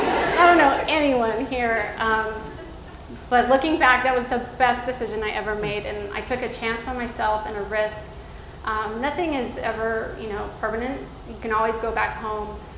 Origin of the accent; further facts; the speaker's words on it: Albuquerque, New Mexico, United States; I'm from Albuquerque, New Mexico, and I met the congresswoman there